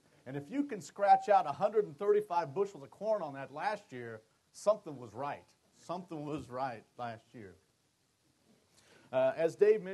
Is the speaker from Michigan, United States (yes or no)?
no; Du Quoin, Illinois, United States; Actually, I am from Illinois. I grew up in a little town just south here called DuQuoin.